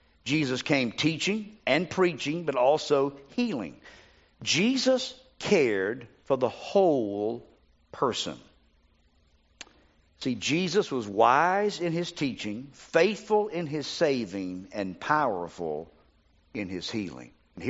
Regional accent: the South, United States; born there; deep-fried southern environment where everybody is a Christian because I was born in the South.

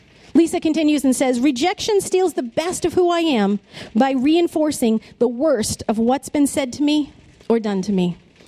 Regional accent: Lowell, Massachusetts, United States; I grew up in Lowell, and we were very poor. And because of that, we moved neighborhood to neighborhood.

